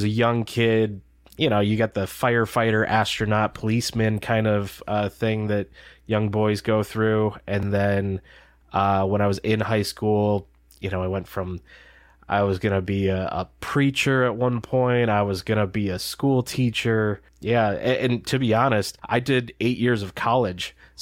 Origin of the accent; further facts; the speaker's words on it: Detroit, Michigan, United States; Because I'm from Detroit area in Michigan.